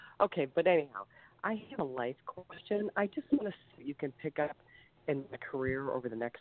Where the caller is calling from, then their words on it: Ohio, United States; Early. Ohio.